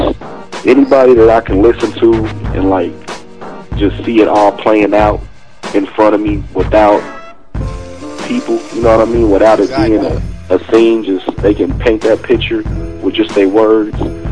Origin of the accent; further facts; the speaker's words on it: Wichita, Kansas, United States; Born and raised in Wichita, Kansas.